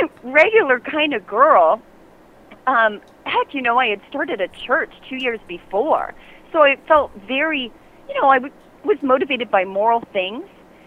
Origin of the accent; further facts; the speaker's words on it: Ohio, United States; Well, why am I an Ohio State Buckeye fan? Well, because I'm from Central Ohio. That's why.